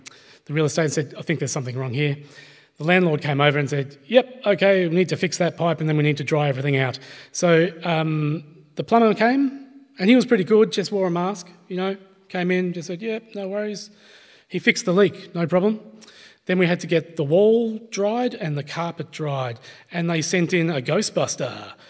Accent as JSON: {"language": "English", "region": "Tasmania", "country": "Australia", "said": "I'm from Tasmania originally, so I only follow Australian rules."}